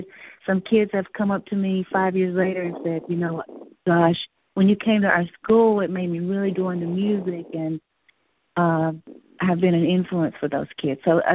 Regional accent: the South, United States; accent: southern; it's really hard for me to get rid of my southern accent.

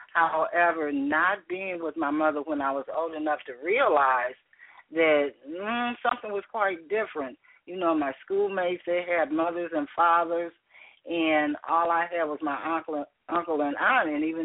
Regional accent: Chicago, Illinois, United States; also born or lived in Cleveland; Well, you know, I was born in Cleveland, Ohio, and raised in Chicago by my aunt and uncle.

